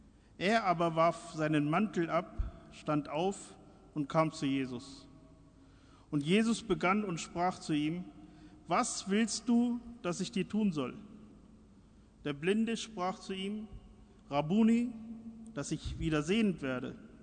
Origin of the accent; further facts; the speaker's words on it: Berlin, Germany; Als Berliner weiß man, es gibt bessere Gemüsedöner als dort.